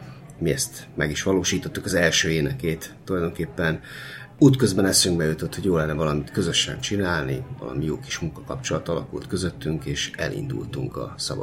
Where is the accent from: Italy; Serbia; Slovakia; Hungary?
Serbia; Subotica, Vojvodina; Én Kárpát-medencei magyar vagyok.